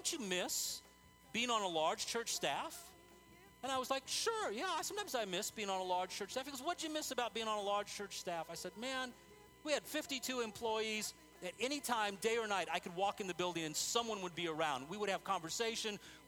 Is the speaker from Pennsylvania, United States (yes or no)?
no; El Paso, Texas, United States; take them down to my hometown of El Paso, Texas, and across the border to Juarez.